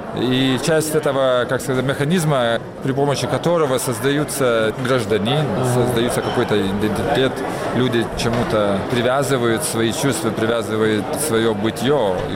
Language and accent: Russian; Lithuania; Потому что я сам из Литвы